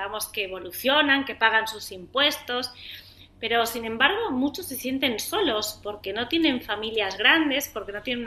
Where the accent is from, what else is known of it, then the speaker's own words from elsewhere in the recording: Spain; now in Argentina; yo soy española hace, como te decía, 15 años que vivo aquí